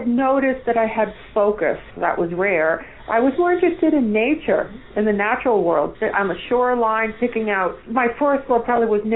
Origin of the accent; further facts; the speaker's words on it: Rhode Island, United States; Thanks to the public school system in my home state of Rhode Island, they handed out instruments in fourth grade.